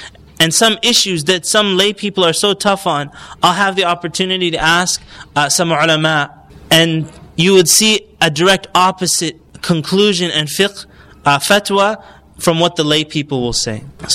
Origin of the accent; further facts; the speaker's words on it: Canada; And one thing that I've noticed growing up in Canada, North America, is that a lot of parents